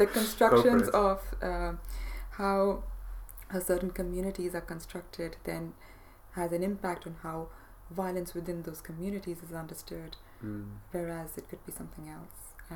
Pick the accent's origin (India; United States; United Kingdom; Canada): India; also born or lived in Kerala / Delhi; I actually grew up across India. I was born in the south, in Kerala, and over the years we made our way to Delhi. So I've lived in the south and the north